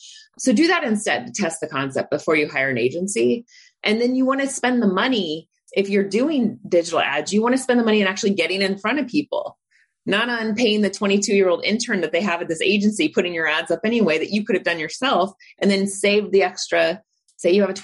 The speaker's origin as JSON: {"language": "English", "region": "Indiana", "country": "United States", "tie": "born or raised there", "said": "I grew up in Indiana where we had burlap sacks on the farm"}